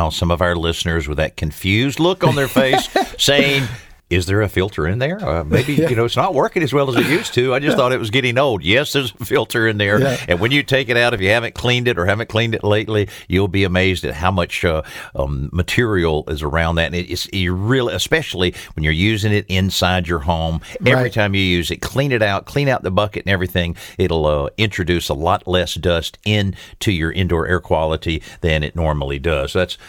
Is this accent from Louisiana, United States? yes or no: no; Marianna, Florida, United States; My hometown of Marianna really got hit hard during Hurricane Michael